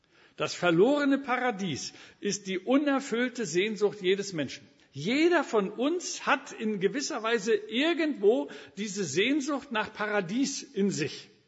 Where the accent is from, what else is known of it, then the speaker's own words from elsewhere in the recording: Elbingerode, Saxony-Anhalt, Germany; wir haben bei uns in Elbingerode, wo ich herkomme, da haben wir eine Klinik gebaut